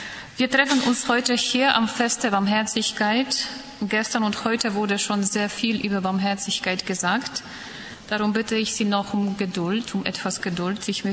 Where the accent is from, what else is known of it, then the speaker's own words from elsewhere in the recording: Krakow, Lesser Poland, Poland; German is a second language; Aber heute spreche ich Deutsch. Ja, ich komme aus Krakau in Polen